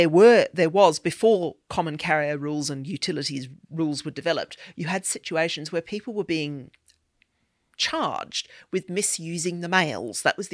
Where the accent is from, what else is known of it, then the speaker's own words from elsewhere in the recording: Australia; I grew up in Australia